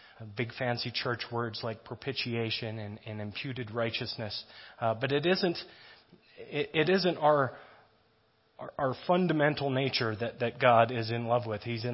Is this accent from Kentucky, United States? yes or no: no; Oregon, United States; 300 days of sunshine, I came from Oregon. 300 days of rain.